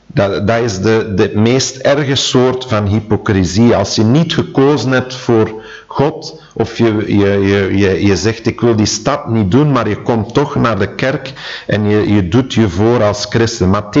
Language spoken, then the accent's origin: Dutch; Flanders, Belgium; Wij als Vlamingen zijn daar specialist